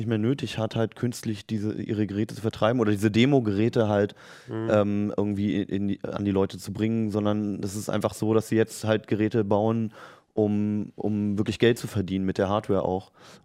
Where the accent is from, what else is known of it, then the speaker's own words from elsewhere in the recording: Berlin, Germany; ich bin in Berlin aufgewachsen